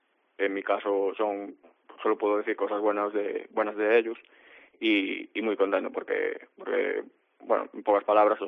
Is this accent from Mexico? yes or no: no; A Coruña, Galicia, Spain; Yo de A Coruña.